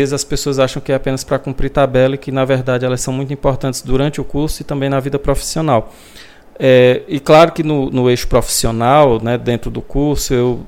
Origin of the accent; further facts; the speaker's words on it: Paulistana, Piauí, Brazil; eu sou natural de Paulistana, que é uma cidade aqui do Piauí, ali da região de Picos